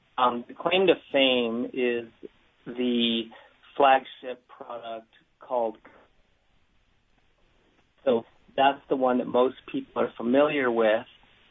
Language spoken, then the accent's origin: English; New Mexico, United States; So I grew up in New Mexico, and so I drive down that way.